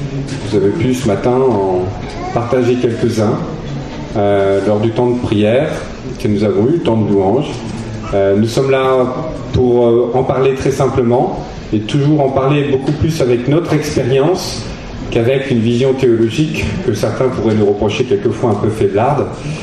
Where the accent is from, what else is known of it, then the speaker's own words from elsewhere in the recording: Nantes, Pays de la Loire, France; je suis nantais, je suis dans l'administration sanitaire, vous savez c'est un lieu d'évangélisation. Hein. Aïe, ok, il y en a qui partagent. J'ai 56 ans